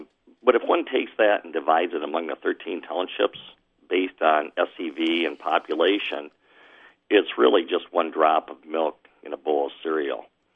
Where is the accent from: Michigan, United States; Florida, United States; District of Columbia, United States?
Michigan, United States; Pewamo; now in Williamston, United States; I grew up in Pewamo and enjoyed that community very much, but Williamson's been a great home.